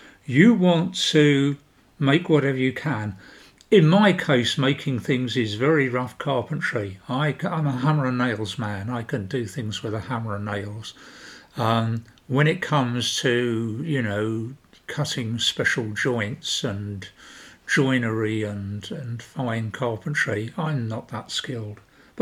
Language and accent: English; London, United Kingdom; born there; moved away; I lived for many years in UK. I was born in the UK. I was born in London.